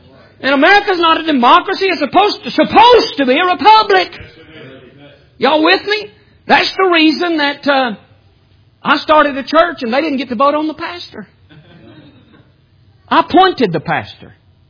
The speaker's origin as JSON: {"language": "English", "region": "Alabama", "country": "United States", "tie": "born or raised there", "said": "You know, when I was growing up in Alabama, they had blue laws. Everything shut down on Sunday."}